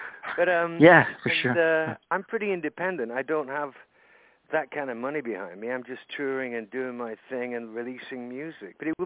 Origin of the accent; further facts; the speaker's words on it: Lancaster, North West England, United Kingdom; Well, they're from Manchester, and I'm from Lancaster, which is like 20 miles away.